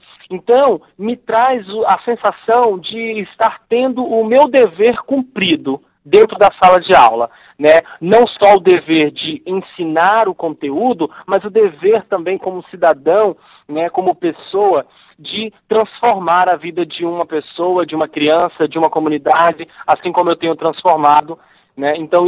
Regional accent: Nova Venécia, Espírito Santo, Brazil; depois eu vou abrir um laboratório de ciências e de tecnologia lá na minha cidade de origem, Nova Venécia

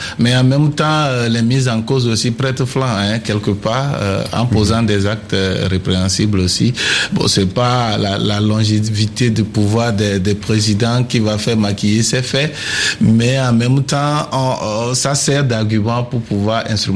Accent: Togo; même au pays, chez nous au Togo

